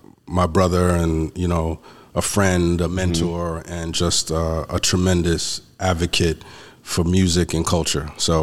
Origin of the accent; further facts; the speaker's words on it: Bronx, New York, United States; I'm originally from the Bronx, New York.